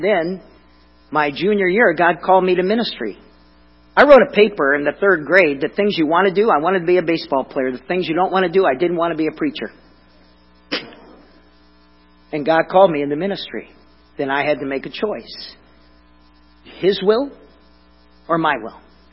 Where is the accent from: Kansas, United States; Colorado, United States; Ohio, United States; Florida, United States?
Florida, United States; Key West; As a young boy growing up in Key West, Florida, I would sit outside, look at the clouds.